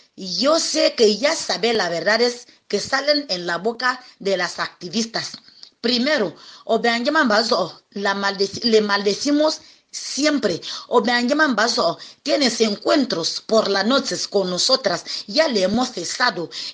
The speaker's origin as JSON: {"language": "Spanish", "country": "Equatorial Guinea", "said": "Hay que informar a todos los días a mi pueblo, todo lo que pasa dentro de Guinea Ecuatorial"}